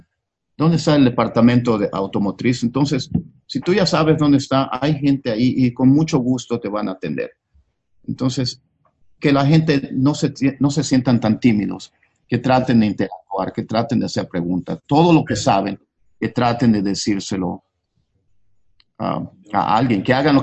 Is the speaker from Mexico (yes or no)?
yes; Mexico; Para mí es un orgullo porque soy mexicano y siempre he tenido un gran respeto por España